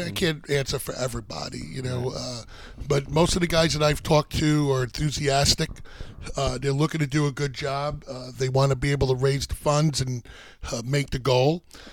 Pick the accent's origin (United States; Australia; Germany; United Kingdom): United States; Astoria, Queens, New York; born there; Yeah, I was born in Astoria, Queens.